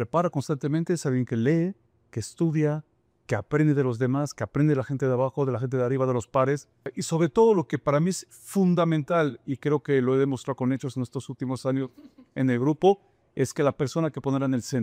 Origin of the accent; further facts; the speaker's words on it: France; Spanish is a second language; now in Mexico; yo soy francés, pero amo México, soy mexicano desde hace 6, 7 años